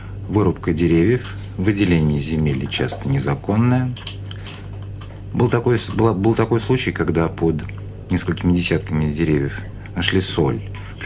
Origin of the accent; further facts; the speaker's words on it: Saratov, Saratov Oblast, Russia; Я саратовец, но я часто бываю в разных городах Саратовской области.